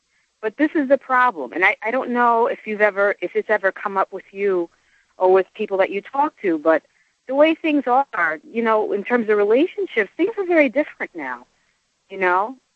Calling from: New Jersey, United States; I'm calling from New Jersey.

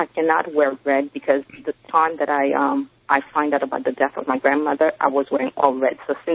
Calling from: Brooklyn, New York, United States; I'm calling from Brooklyn.

